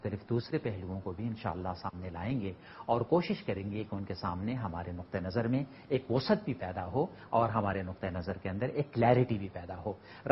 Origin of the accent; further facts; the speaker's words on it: Pakistan; میں خود جس معاشرے سے تعلق رکھتا ہوں اس معاشرے کے اندر بھی ظاہر ہے کہ پاکستان کا قانون ہے, لیکن سب سے بڑھ کر جس چیز کا احترام کیا جاتا ہے وہ یہ کہ فلاں معاملے میں میری پشتون ولی کیا کہتی ہے.